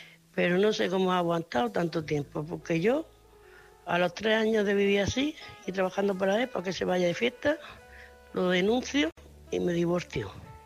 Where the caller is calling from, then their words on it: Murcia, Region of Murcia, Spain; de Murcia, corresponsal de Murcia.